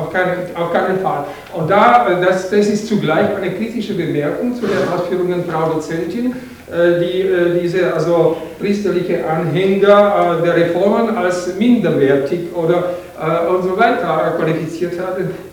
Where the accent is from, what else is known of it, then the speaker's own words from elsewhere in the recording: Austria; first language Czech; als Österreicher tschechischer Muttersprache